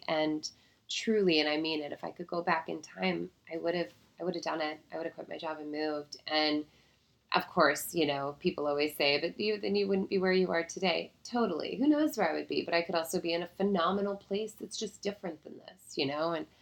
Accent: Seattle, Washington, United States; moved away as an adult; also born or lived in Jacksonville, United States; I'm from Seattle, but I moved to Jacksonville to go to college.

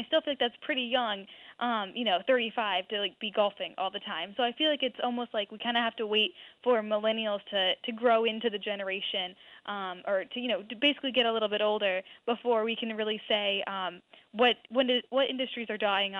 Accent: Florida, United States; now in New York City, United States; I'm from Florida, and like now I live in New York City, which there's no golf courses anywhere.

